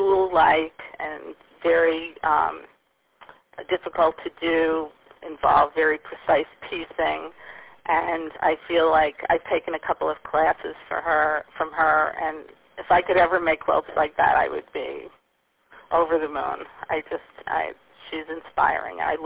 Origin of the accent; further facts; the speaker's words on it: New York, United States; She grew up maybe 5 miles from where I grew up in New York.